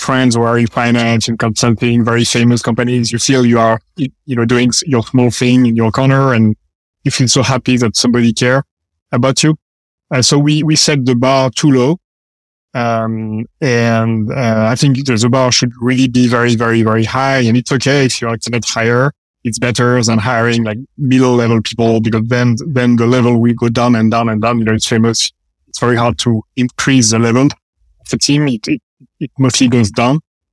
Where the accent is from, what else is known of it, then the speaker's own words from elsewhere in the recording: France; English is a second language; moved away as an adult; now in United States; We are engineers. We come from France